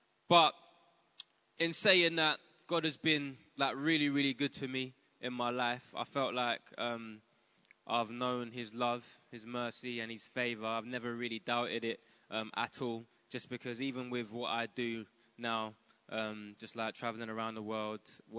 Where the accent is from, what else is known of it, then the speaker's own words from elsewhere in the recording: London, United Kingdom; I'm a rapper from London. I'm very blessed to do what I do. I was raised in a Christian household. My mom was Christian. My dad was a Christian too.